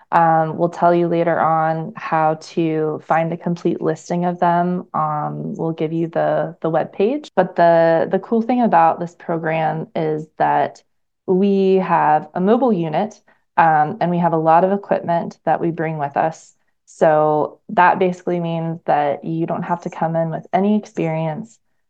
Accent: Virginia, United States; I grew up here in Virginia in the Blue Ridge Mountains, and I grew up paddling in the crystal clear waters

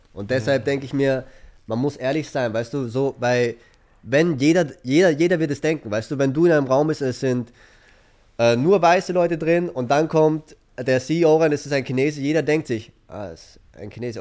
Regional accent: Russia; Ich sage, ich bin Russe, da ist er vielleicht mad auf mich.

